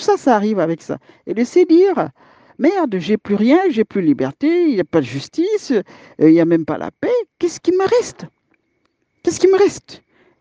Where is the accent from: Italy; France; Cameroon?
Cameroon; Bien sûr que je suis camerounaise, mais ça ne veut pas dire que je suis contre le panafricanisme